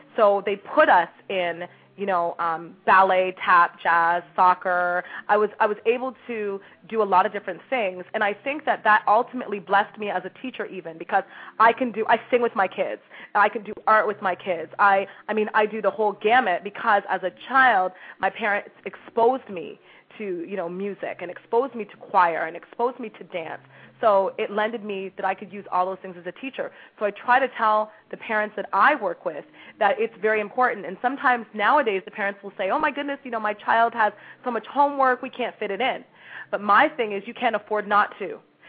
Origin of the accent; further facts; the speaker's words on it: Toronto, Ontario, Canada; also born or lived in Windsor; being from the, you know, Caribbean background, growing up in Toronto, you know, going to university and living in Windsor for 15 years and working in Detroit